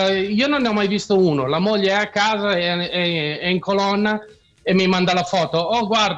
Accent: Milan, Lombardy, Italy; moved away as an adult; also born or lived in Como; now in United States; Nato a Milano, ho sempre vissuto tra Como e Milano.

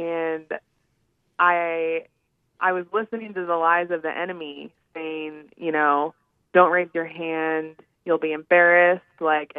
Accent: Texas, United States; I actually grew up in Texas, outside of Dallas, on about 10 acres in the country.

